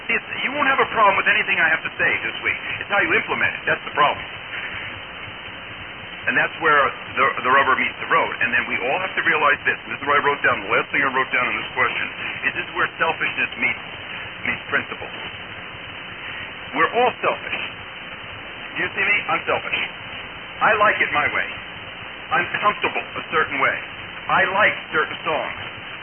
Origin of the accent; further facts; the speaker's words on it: New Jersey, United States; I know the one that I grew up in New Jersey